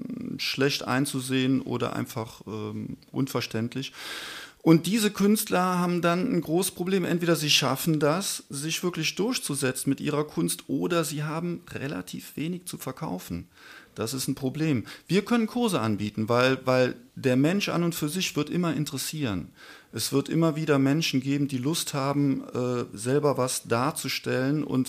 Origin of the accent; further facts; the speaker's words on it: Trier, Rhineland-Palatinate, Germany; ich bin in Trier aufgewachsen und in Trier gibt es ganz viele Kirchen.